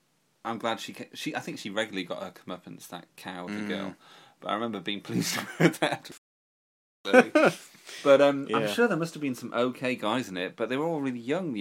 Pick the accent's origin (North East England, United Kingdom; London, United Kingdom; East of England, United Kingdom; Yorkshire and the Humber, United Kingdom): North East England, United Kingdom; accent: Geordie; Now, I don't have an excuse because I actually was a Geordie.